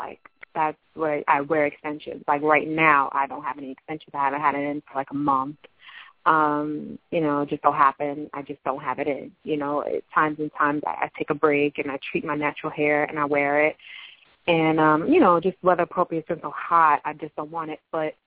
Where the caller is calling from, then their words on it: Long Island, New York, United States; I'm from Long Island.